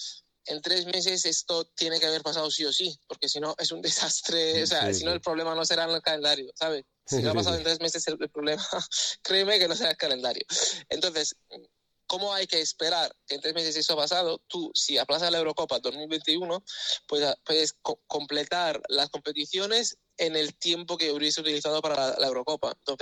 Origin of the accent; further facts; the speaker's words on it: Italy; Spanish is a second language; pero sí, como italiano estoy contento con mis instituciones, y es muy difícil que yo diga eso, créeme